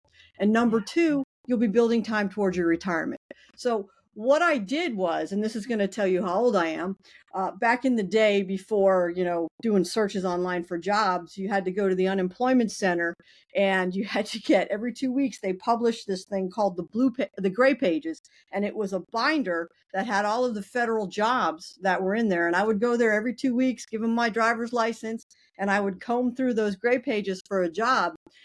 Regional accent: Florida, United States; I am an anomaly. I am a Floridian. I am from South Florida.

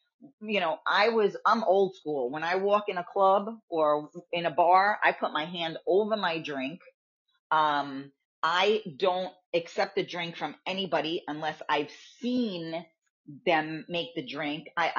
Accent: Bronx, New York, United States; I'm from the Bronx, and I don't do that.

